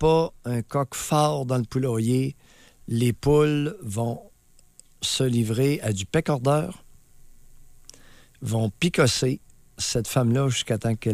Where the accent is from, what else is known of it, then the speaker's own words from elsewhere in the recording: Quebec, Canada; On n'est pas des anglophones. On est des Canadiens français avec des caractéristiques.